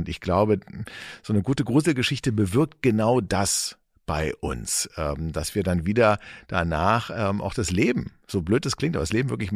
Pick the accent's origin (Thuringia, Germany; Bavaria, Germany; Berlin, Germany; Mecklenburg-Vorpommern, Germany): Berlin, Germany; ich bin in Eichkamp groß geworden.